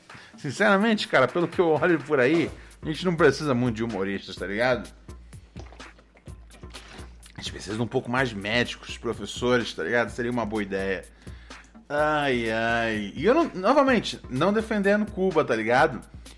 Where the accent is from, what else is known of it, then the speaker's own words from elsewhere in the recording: Rio de Janeiro, Brazil; Um salve pra toda a Zona Norte Carioca, tá ligado? Minha terra, tá ligado?